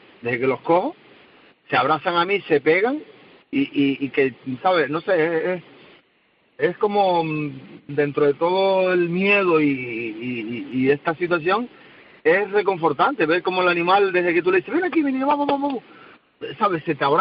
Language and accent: Spanish; La Palma, Canary Islands, Spain; es que yo soy de La Palma, pero estaba trabajando en Tenerife